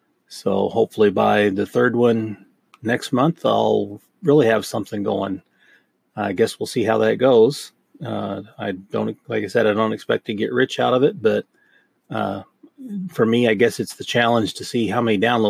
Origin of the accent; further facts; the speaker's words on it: Tornado Alley, United States; I grew up in Tornado Alley, so I know a little bit about the high winds and stuff